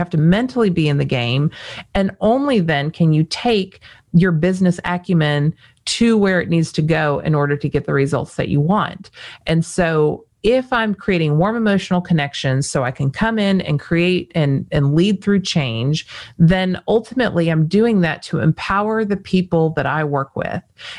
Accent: Las Vegas, Nevada, United States; born there; even though I was born in Las Vegas, I am not going to have a poker face.

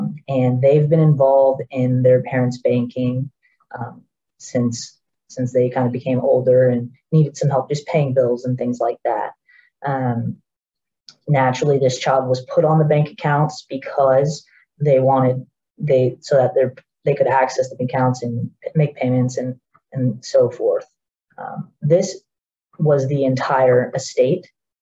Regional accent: Florida, United States; I grew up here in the Central Florida area. So I'm really tied to the community.

